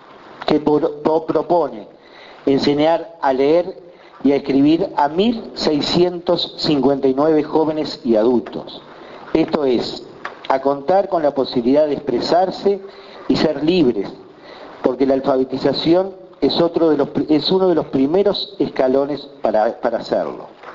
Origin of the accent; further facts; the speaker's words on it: Uruguay; como uruguayos